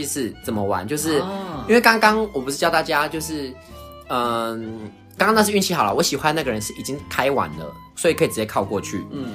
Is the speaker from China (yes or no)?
no; Taiwan; 因为反而我台湾人都会看到